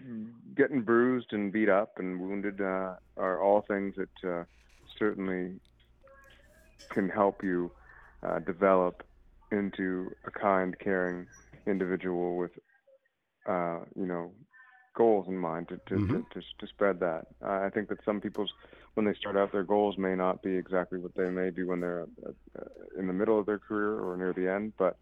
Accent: Toronto, Ontario, Canada; I'm from Toronto, Canada. I'm part Mohawk and West Indian.

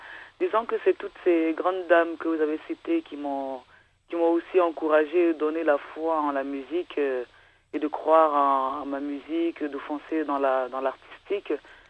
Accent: Côte d’Ivoire; Et moi, je viens de la Côte d'Ivoire, je fais la musique depuis l'âge de 5 ans.

